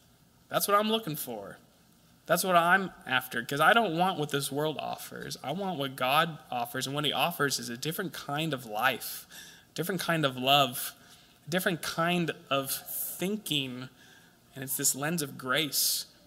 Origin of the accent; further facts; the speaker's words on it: United States; I thought I was pretty diverse in my cultural experiences, but as an American, this is extraordinarily difficult for me